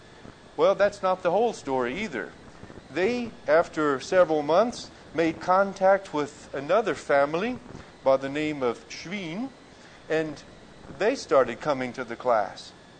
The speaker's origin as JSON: {"language": "English", "region": "Texas", "country": "United States", "tie": "born or raised there", "said": "You know, I grew up in Texas, where the Church of Christ was very strong"}